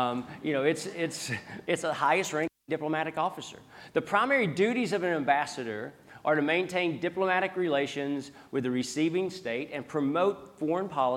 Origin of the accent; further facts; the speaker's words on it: United States; In fact, my home country, the U.S., and as a citizen of the U.S.